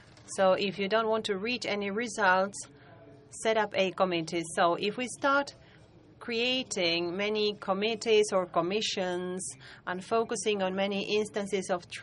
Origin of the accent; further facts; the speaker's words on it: Argentina; English is a second language; from Argentina.